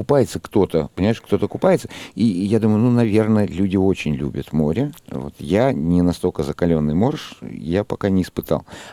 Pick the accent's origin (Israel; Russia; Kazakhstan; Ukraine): Kazakhstan; Almaty; я вырос в Казахстане, в Алмате, у меня там были горы, и море я увидел уже в довольно взрослом возрасте